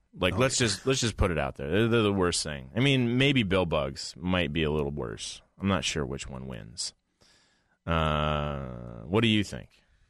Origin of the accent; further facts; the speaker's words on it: Portland, United States; when I was growing up in Portland, my grandfather cut one back all the way to the ground.